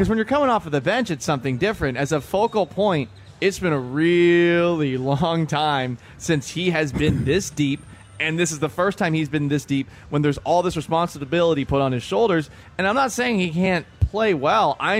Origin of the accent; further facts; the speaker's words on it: Northeast, United States; I grew up in the Northeast, and I look at this guy.